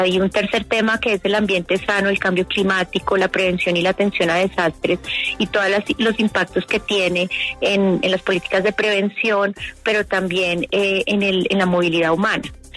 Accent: Colombia; Más del 50% de las personas somos de Colombia y del mundo, somos mujeres

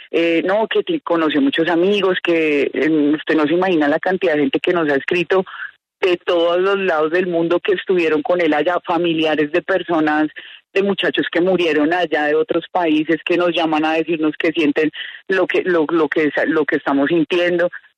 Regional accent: Leticia, Amazonas, Colombia; Nosotros venimos de Leticia y aprendimos a hablar portugués por parte de mi abuela.

